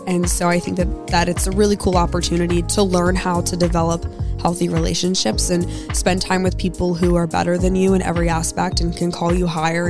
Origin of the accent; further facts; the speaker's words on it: Eastern Shore, United States; this stemmed from growing up on the Eastern Shore.